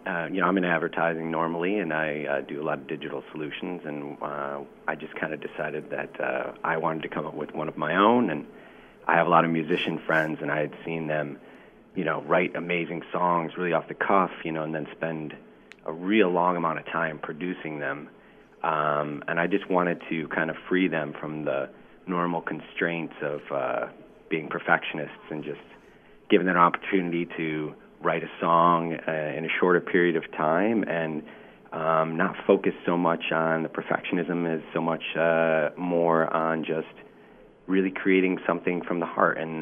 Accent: Detroit, Michigan, United States; So, and fortunately, I'm also from Detroit, so that made it a lot easier for me. so it was a bit of a homecoming for me

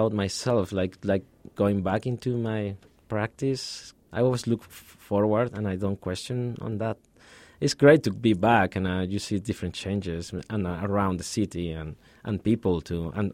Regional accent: Mexico City, Mexico; English is a second language; also born or lived in Ciudad Juarez / Guadalajara / Chiapas; I grew up all over the place in Mexico. I'm from Mexico City, so I spent a lot of time in Mexico City.

